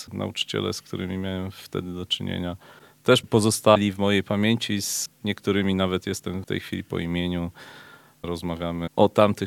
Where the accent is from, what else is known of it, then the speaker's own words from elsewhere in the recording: Jelenia Góra, Lower Silesian Voivodeship, Poland; Ja praktycznie do 18 roku życia byłem mieszkańcem najpierw Cieplic i potem niestety Jeleniej Góry. Urodziłem się w Cieplicach, potem zmieniono mi miejsce urodzenia na Jelenią Górę. No i od tej pory jestem jeleniogórzaninem.